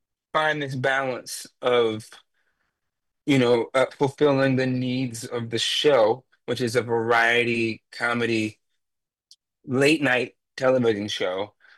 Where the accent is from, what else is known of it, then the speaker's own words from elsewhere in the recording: North Carolina, United States; Now I'm from North Carolina, so I think that timbre changes a bit